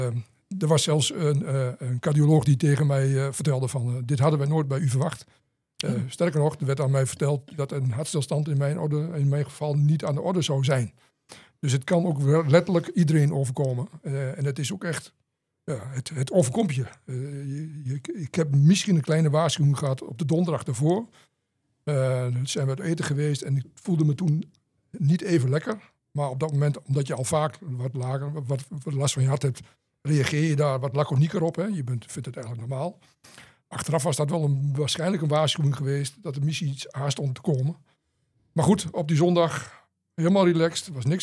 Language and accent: Dutch; Enschede, Overijssel, Netherlands; Ik kom uit Twente, oorspronkelijk geboren in Enschede en sinds 5 jaar woonachtig in Losser. En ik werk nog in het westen van het land.